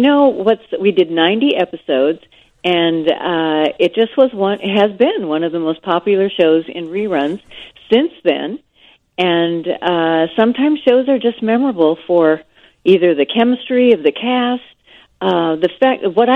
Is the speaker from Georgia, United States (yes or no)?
no; St. Paul, Minnesota, United States; I'm from St. Paul, Minnesota.